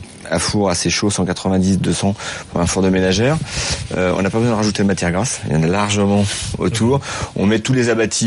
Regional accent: Centre-Val de Loire, France; c'est ça le terroir, mais c'est moi je suis de Touraine

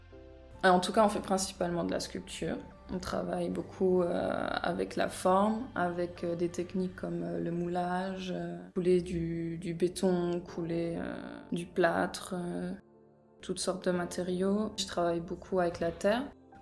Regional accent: France; also born or lived in Netherlands / Germany / Côte d'Ivoire; Je suis née aux Pays-Bas. J'ai grandi en France. J'ai commencé mes études en France. J'ai continué en Allemagne, en Côte d'Ivoire.

